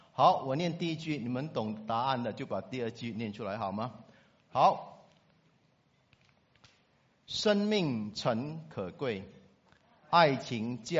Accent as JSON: {"language": "Chinese", "country": "Singapore", "said": "特别是我们新加坡人非常忙碌的工作哈"}